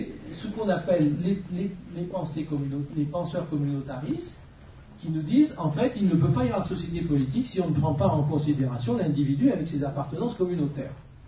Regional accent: Lyon, Auvergne-Rhône-Alpes, France; Moi je suis lyonnais

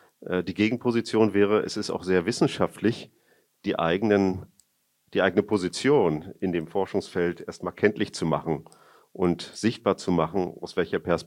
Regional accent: Lüttenklein, Mecklenburg-Vorpommern, Germany; ich bin in Lüttenklein aufgewachsen und habe dort 20 Jahre gelebt

